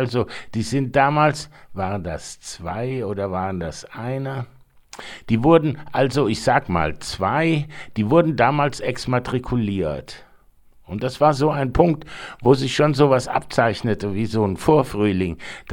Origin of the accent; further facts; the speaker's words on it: Rostock, Mecklenburg-Vorpommern, Germany; also born or lived in Weimar; die Rostocker Gruppe, wo ich herkomme, Freunde aus der Abiturzeit, Freunde, die man dort hatte. Ich war dort in Kirchenkreisen, Friedensgottesdienste, die wir in Rostock hatten.